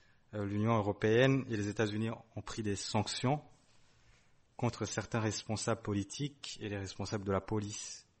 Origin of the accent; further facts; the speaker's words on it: Burundi; Je viens du Burundi, un pays qui fut colonisé par l'Allemagne et puis par la Belgique.